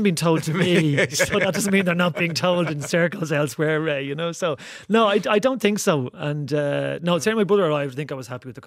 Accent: Santry, County Dublin, Ireland; and I grew up in Santry

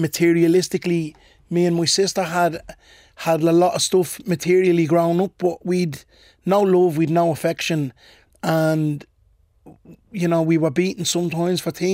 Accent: Ballymun, County Dublin, Ireland; So most of my childhood was spent growing up in Ballymun. Came from a small family.

